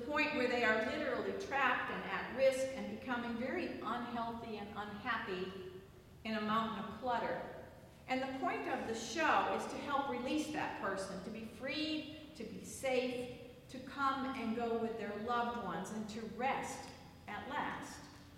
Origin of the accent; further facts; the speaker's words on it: Connecticut, United States; I'm originally from Connecticut.